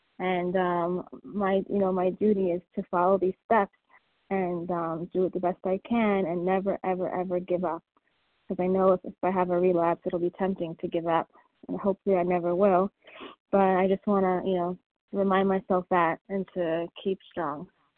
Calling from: Houston, Texas, United States; I'm calling from Houston, Texas.

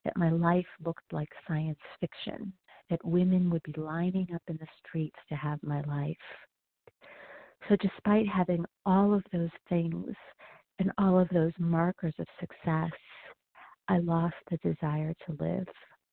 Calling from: Denver, Colorado, United States; I'm calling from Denver, Colorado.

